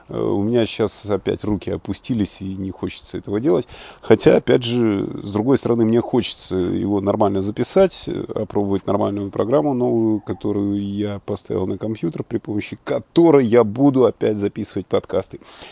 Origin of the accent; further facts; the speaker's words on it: London, United Kingdom; из Лондона.